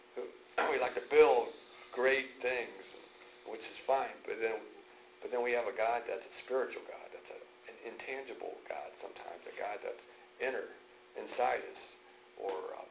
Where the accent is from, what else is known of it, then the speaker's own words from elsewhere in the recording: Indiana, United States; I grew up in Indiana, you know, we just have our differences.